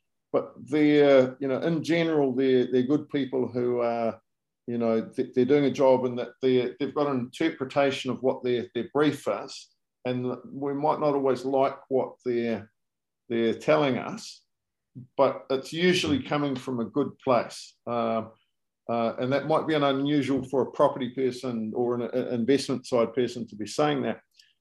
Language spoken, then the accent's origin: English; New Zealand; I'm a New Zealander originally, and they've had a 25% increase on average through the whole country.